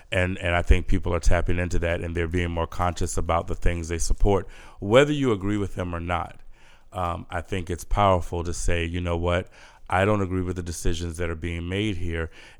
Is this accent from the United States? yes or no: yes; Indianapolis, Indiana, United States; I'm going to need you to pronounce my hometown better than that, sir. Indianapolis.